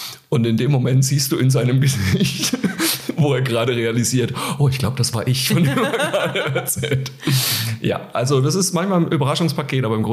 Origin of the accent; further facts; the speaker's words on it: Zeil am Main, Bavaria, Germany; now in Cologne, Germany; in Zeil am Main, meiner Heimatstadt. Das war mir diesmal sehr wichtig, dass wir also erst die Wahlheimat, dann die Heimat machen.